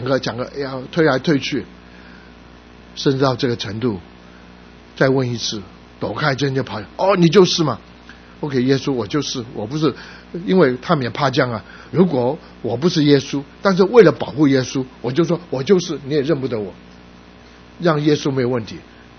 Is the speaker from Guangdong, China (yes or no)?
yes; Guangdong, China; 我们广东人说大阵仗